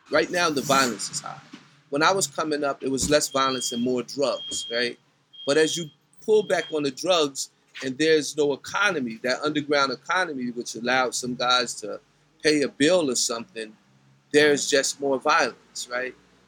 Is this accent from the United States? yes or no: yes; Piscataway, New Jersey, United States; also born or lived in New Brunswick, New Jersey; so I was born in New Brunswick, but my eyes opened to Piscataway, you know, very quickly. It was a nice, pristine suburban space.